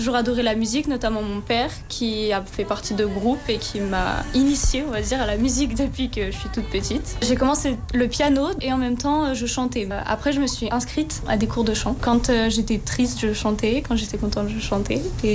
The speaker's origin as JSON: {"language": "French", "region": "Auvergne-Rhône-Alpes", "country": "France", "said": "J'ai bientôt 17 ans, le 24 septembre, et je viens de Haute-Savoie. Précisément, j'habite à Aïs. C'est un petit village avec les vaches et les moutons."}